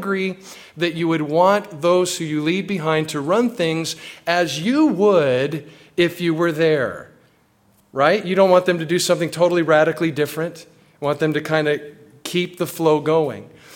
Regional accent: California, United States; now in Memphis, United States; I came from Southern California 16 years ago to move to the Memphis, Tennessee area.

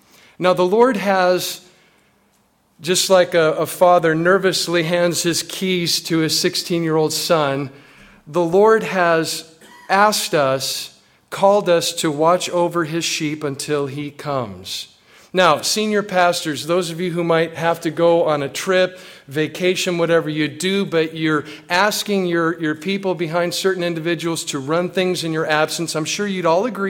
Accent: California, United States; now in Memphis, United States; I came from Southern California 16 years ago to move to the Memphis, Tennessee area.

